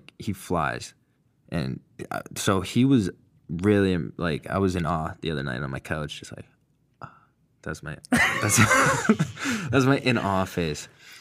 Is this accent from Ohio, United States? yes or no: no; Massachusetts, United States; For me, I'm cheering for the Bruins because I'm from Mass.